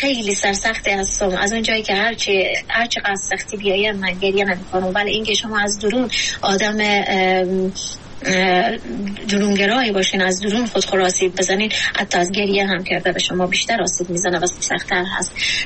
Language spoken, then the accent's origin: Persian; Afghanistan; ما افغانستانی ها در شرایطی بزرگ شدیم که وقت اقتصادی داریم